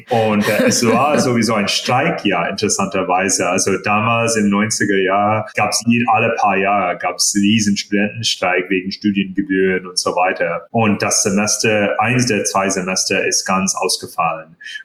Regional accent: India; also born or lived in United States; now in Germany; Ja, das haben wir sozusagen verdient sozusagen nach 8, 9 Jahren in den USA. Aber als Inder bin ich interessanterweise auch nicht wahrgenommen

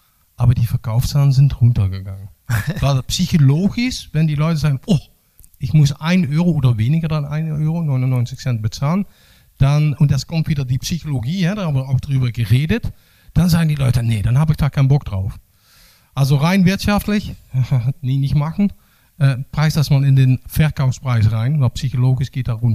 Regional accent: Netherlands; Ich komme selbst aus Holland

